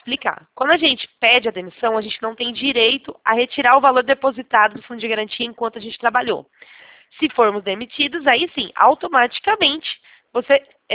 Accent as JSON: {"language": "Portuguese", "town": "Campinas", "region": "São Paulo", "country": "Brazil", "said": "Eu sou de Campinas, interior de São Paulo"}